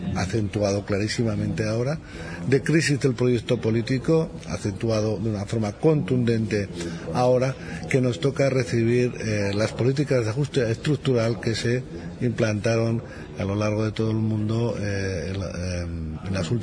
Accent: Aragon, Spain; incluido en mi tierra, en Aragón, en mi pueblo, todavía tenemos 15.000 hectáreas comunales

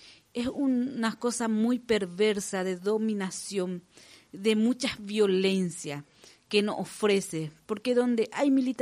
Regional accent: Paraguay; de Paraguay, de la organización CONAMURI, miembro de la CLOC Paraguay.

